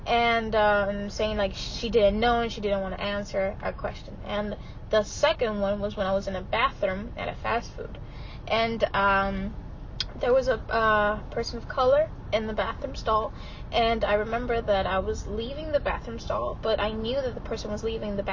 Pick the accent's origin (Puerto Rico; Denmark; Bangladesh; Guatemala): Puerto Rico; Yauco; also born or lived in Ponce; I was born in Ponce, Puerto Rico, and I was raised in Yauco, Puerto Rico.